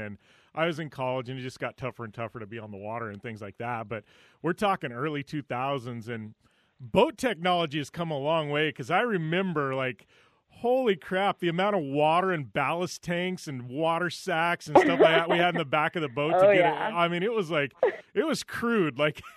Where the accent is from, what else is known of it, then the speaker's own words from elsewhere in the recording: Parker, Arizona, United States; that was actually here in Parker because that's my hometown